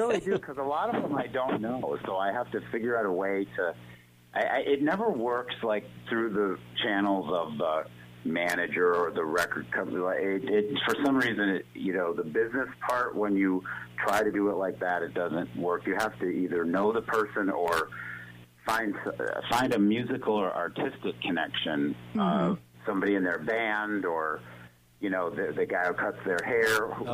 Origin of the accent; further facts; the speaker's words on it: Cleveland, Ohio, United States; Well, no, but also I'm from Cleveland